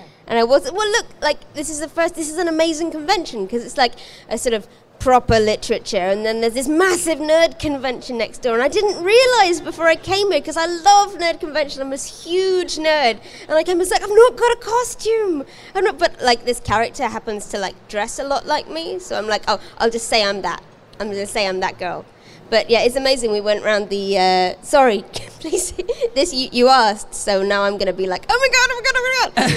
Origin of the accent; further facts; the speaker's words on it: United Kingdom; I'm British about these things.